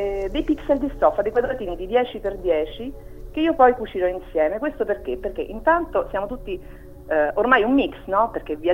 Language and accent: Italian; Lazio, Italy; accent: Roman; now in Villa San Pietro, Italy; io ho un accento romano ovviamente, però vivo a Villa San Pietro da 4 anni